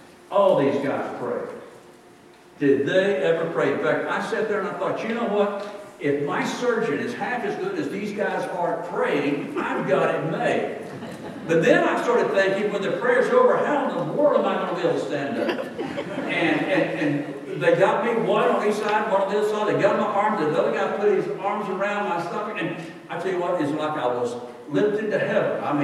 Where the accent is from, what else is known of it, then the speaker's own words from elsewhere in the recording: Plainview, Texas, United States; I was from Plainview, Texas.